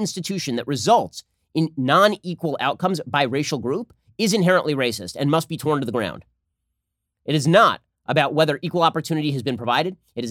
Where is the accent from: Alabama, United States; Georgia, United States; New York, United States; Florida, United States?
Florida, United States; my home state governor, Ron DeSantis in Florida.